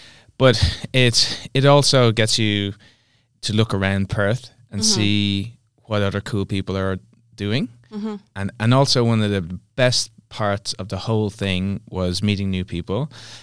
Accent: Galway, Connacht, Ireland; I'm originally from the west of Ireland, mm-hmm. a place called Galway.

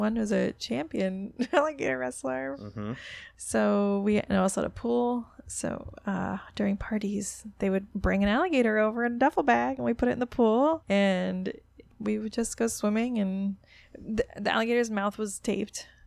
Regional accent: Florida, United States; I mean, obviously, I'm from Florida, so I have probably better things to say about it than other people would.

